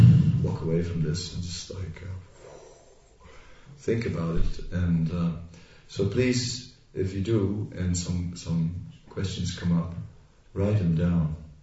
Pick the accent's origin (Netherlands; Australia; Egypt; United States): Netherlands; I'm from Holland, which is bicycle country